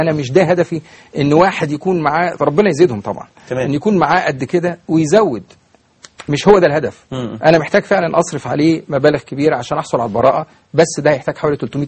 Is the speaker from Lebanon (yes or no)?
no; Egypt; منهج التعليم عندنا في مصر